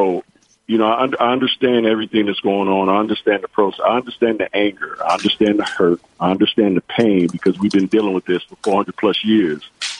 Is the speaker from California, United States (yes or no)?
yes; Inglewood, California, United States; Oh, absolutely. Like you said, I grew up in Inglewood, you know, so I've been pulled over numerous times.